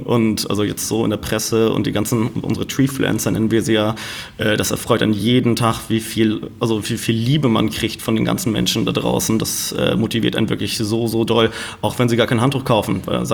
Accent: Hamburg, Germany; Als Hamburger weiß man das ja nicht.

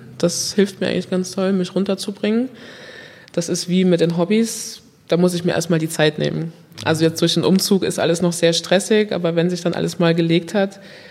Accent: Germany; ich bin in Deutschland groß geworden, habe Familie und Freunde hier

